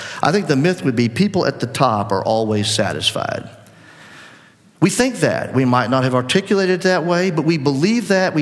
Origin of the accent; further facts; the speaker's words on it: Mississippi, United States; If you're a person growing up in South Mississippi, like I was, without a father, like I had